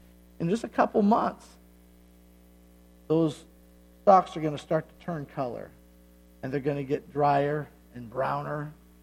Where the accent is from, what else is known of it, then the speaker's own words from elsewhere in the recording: Dixon, Illinois, United States; I can remember sitting in Dixon, Illinois when I was a little boy. I was born in Dixon. I lived on East Everett, just behind where the gas station is now.